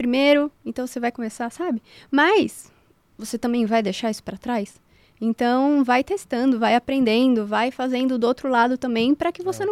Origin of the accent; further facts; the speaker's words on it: São Paulo, Brazil; Eu moro em São Paulo, sou de São Paulo